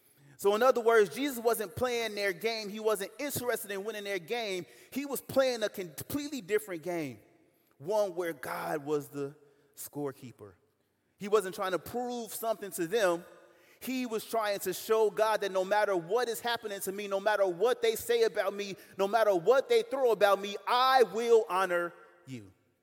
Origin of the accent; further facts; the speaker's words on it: United States; I grew up on the South Side. I grew up in Inglewood.